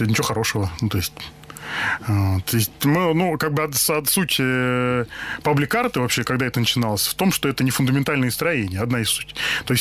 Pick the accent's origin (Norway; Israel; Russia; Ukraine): Russia; Vladimir Oblast; born there; also born or lived in Perm Krai; now in Moscow, Russia; Родился в Владимирской области, значит, получал образование и начинал карьеру в Нижегородской области. Вот. Семья у меня живет сейчас в Москве. Вот я живу в Москве.